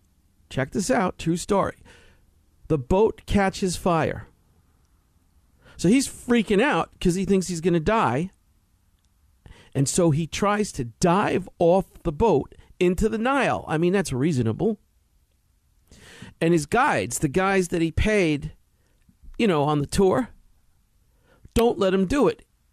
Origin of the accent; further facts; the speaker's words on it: New York City, New York, United States; Because I'm from the East River in New York. East River, New York.